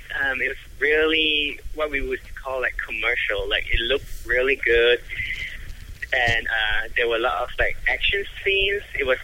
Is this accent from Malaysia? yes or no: yes; Malaysia; when we were growing up in Malaysia, we were made to learn Malay